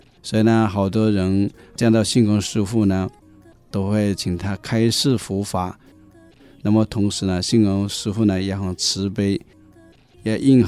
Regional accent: China; 我们作为一个中国人，现在侨居在国外，我们应该不要忘本

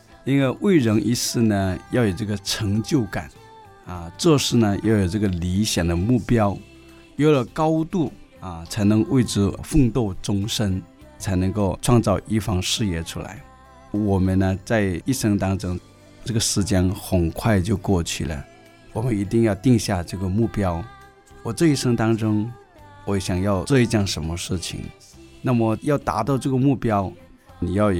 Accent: China; 尤其呢是我们中国人的一种骄傲

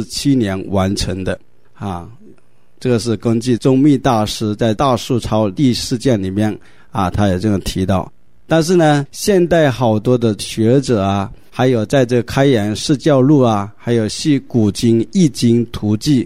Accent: China; 有两个朝代值得我们中国人骄傲的。

